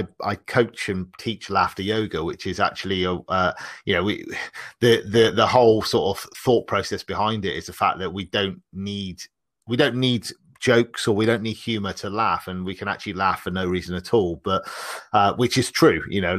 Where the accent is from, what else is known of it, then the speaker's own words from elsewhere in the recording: Bristol, South West England, United Kingdom; Okay, so I'm from the UK. I'm from a city called Bristol.